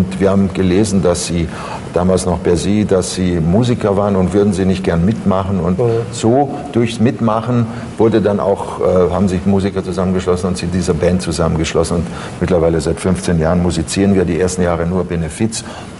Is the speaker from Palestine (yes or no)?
no; Croatia; now in Germany; So sehe ich das als Kroate.